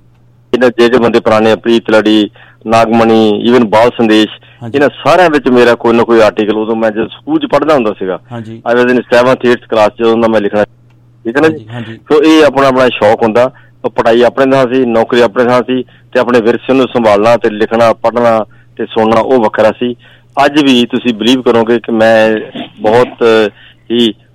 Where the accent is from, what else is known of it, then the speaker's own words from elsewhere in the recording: Ludhiana, Punjab, India; ਮੈਂ ਲੁਧਿਆਣੇ ਤੋਂ ਆਇਆ ਪੰਜਾਬ ਤੋਂ